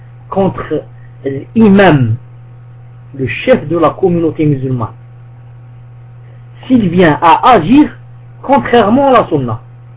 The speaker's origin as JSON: {"language": "French", "country": "Algeria", "said": "même chez nous, en Algérie ici, du côté du sud"}